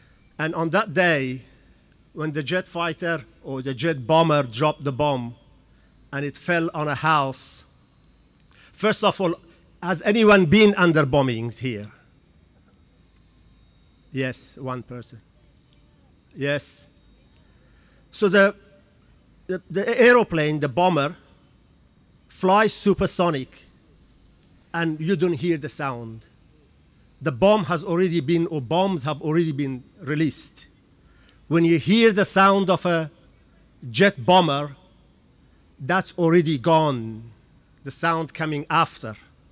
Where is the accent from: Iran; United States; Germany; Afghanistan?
Afghanistan; I come from Afghanistan.